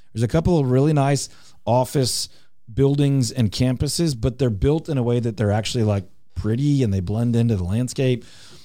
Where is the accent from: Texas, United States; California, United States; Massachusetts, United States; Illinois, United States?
Texas, United States; Houston; now in Dallas-Fort Worth, United States; I grew up in Houston. I went to college at Baylor and Waco. I made my way up here 20 years ago.